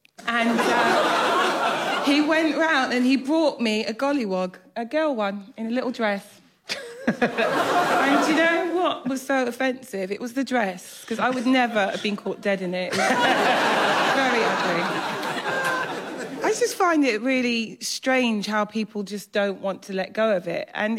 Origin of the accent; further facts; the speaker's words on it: Kenya; also born or lived in England; I'm from Kenya.